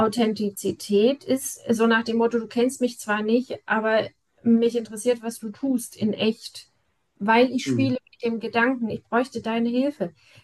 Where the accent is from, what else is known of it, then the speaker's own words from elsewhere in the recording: East Germany, Germany; weil ich bin ja in der DDR groß geworden